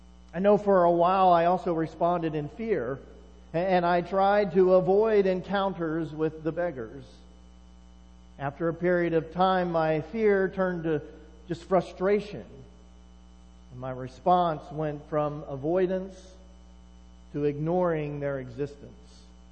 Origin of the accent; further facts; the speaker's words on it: Enon, Ohio, United States; also born or lived in Athens, Ohio / Coralville, Iowa; I went from growing up in Enon to living in Athens, Ohio, to go to college at Ohio University, to my first job at Wright-Patt, which is a protected community in and of itself, and then to a small town in Iowa